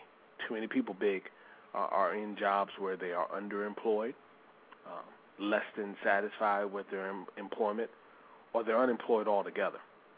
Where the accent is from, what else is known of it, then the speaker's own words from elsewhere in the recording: Davenport, Iowa, United States; I don't recall the instructor's name, but growing up in Davenport, Iowa, I had an instructor, in a nutshell, who told me that I really wouldn't amount to much, but that working at the meatpacking plant was something.